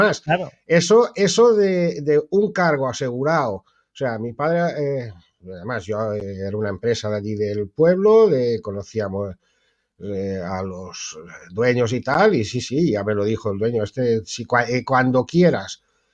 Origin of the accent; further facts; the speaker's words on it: Ibi, Valencian Community, Spain; now in Galicia, Spain; Pues yo soy de Alicante, nací en Ibi, el pueblo de los juguetes.